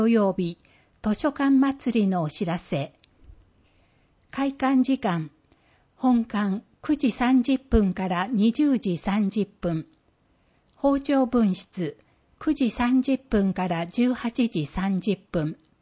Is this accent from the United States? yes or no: yes; United States; Japanese is a second language; also born or lived in Puerto Rico; 生まれはプエルトリコで、アメリカで育ちました。プエルトリコではスペイン語を使っていました。